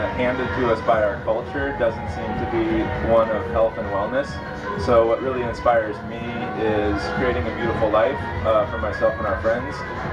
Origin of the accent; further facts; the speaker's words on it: San Diego, California, United States; I'm from San Diego in Southern California.